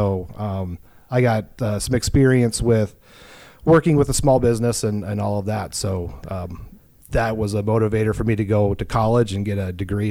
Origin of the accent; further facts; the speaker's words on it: Omaha, Nebraska, United States; now in Sioux City, United States; I went to Scott Catholic, so the west side of town.